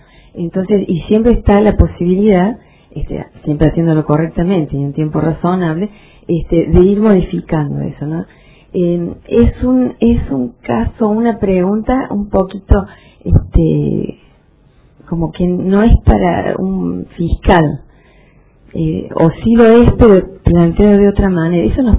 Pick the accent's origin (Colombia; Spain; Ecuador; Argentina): Argentina; Córdoba; now in Caleta Olivia, Argentina; yo soy de ciudad grande, soy nacida y criada en Córdoba, así que tengo los hábitos de las personas que han vivido con los problemas que tienen las ciudades grandes